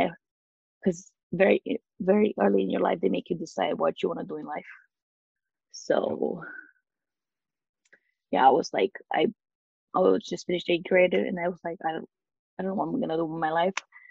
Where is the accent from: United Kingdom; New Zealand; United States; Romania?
Romania; English is a second language; Yeah, it was a bit hard because I didn't speak English. So throughout high school, I had 0 friends, so I was always a loner. So I mean, I was used to it, so I didn't really care, which was funny because like back in Romania